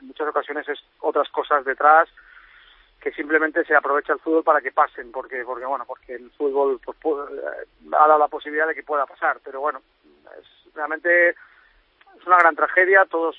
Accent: Spain; now in Egypt; para nosotros, que somos españoles y que vivimos en Egipto

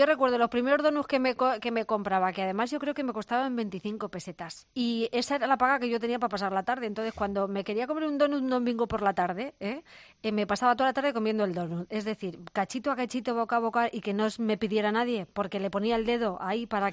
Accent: Castilla-La Mancha, Spain; mi pueblo era la patacoja, yo que soy de La Mancha.

